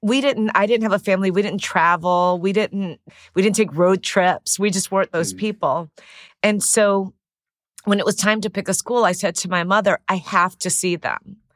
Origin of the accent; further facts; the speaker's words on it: Chicago, Illinois, United States; I was from Chicago, and you know, it seemed like I would go to a big city like Columbia